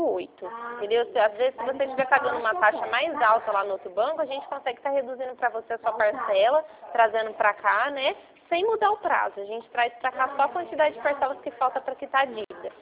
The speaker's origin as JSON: {"language": "Portuguese", "town": "Ribeirão Preto", "region": "São Paulo", "country": "Brazil", "said": "eu sou de Ribeirão Preto"}